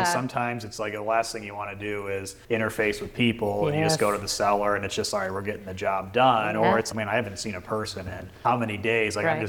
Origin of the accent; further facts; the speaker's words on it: Ohio, United States; born there; I was born in Ohio, and my dad's job, he's in the wine industry.